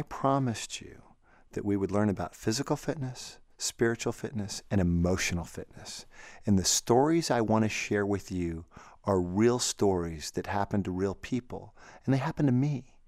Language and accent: English; New York, United States; I arrived. There was a redneck coach in that school. I didn't play sports and he didn't like me. I was from New York. I was different.